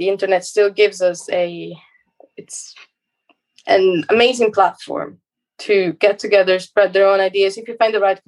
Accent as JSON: {"language": "English", "country": "Italy", "said": "But in Italy, at least, we are very separate from Antifas and fascists."}